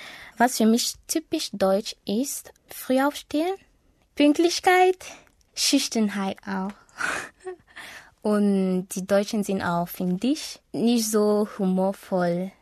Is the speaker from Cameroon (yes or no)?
yes; Yaoundé, Centre, Cameroon; German is a second language; ich komme aus Kamerun. Ich war 1993 geboren, also in Kamerun, in Yaoundé.